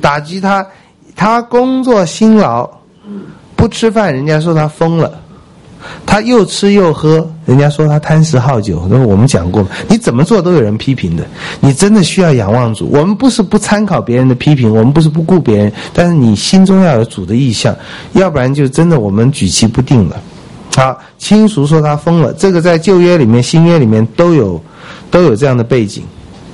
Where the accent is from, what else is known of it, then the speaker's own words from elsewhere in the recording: China; 这犹太人跟我们中国人很像啊。我们中国人是民以食为天呢